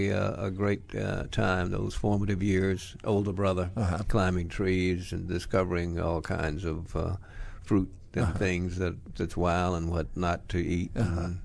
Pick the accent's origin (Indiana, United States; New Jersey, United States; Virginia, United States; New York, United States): Virginia, United States; Newport News; also born or lived in Bracey, United States; I actually grew up in Newport News, Virginia. Mm-hmm. I was born in Bracey, Virginia, but we moved there when I was about 7 years old.